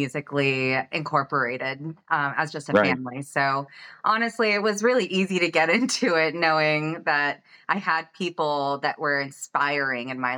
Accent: Georgia, United States; now in Virginia, United States; My mom's side is from California. My dad's side's from Oklahoma. I grew up in Georgia, military family. And then we recently moved up to North Virginia to start new.

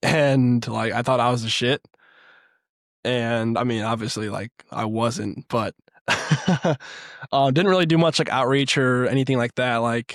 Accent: Wisconsin, United States; And then I'm from Wisconsin.

